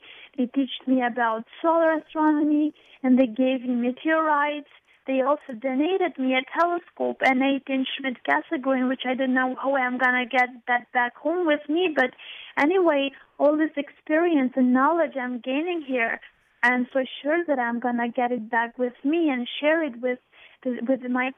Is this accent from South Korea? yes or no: no; Kosovo; I just want to prove also to these kids in Kosovo not to grow up and say that we come from a small country